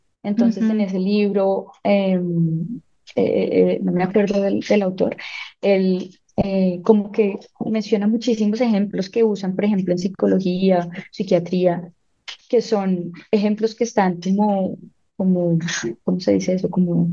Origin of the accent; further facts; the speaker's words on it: Colombia; now in Belgium; yo llevo allá 15 años, pero yo siento que mi corazón todavía está acá. O sea, yo amo Bélgica y me encanta y todo, pero si a mí me dicen de dónde eres o cómo te sientes, yo soy colombiana 100%.